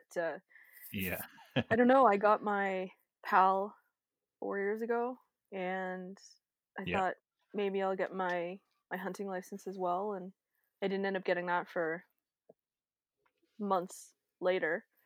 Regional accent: Hamilton, Ontario, Canada; now in Muskoka, Canada; I live in Muskoka. I grew up in Hamilton.

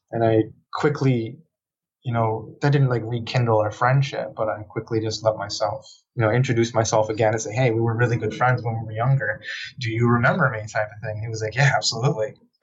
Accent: Shelter Island, New York, United States; Here in my hometown of Shelter Island, there's probably like 1,000 of us, you know, that live here. So it's a very, very small community.

